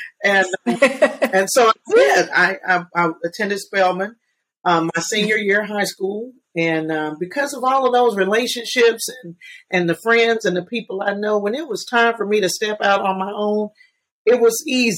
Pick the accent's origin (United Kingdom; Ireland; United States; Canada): United States; Atlanta, Georgia; And luckily, I'm born and raised in Atlanta. My parents were well grounded here.